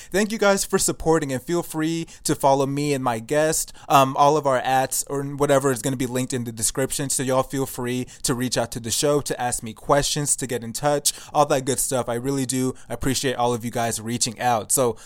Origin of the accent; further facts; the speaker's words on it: United States; I was born and raised in America.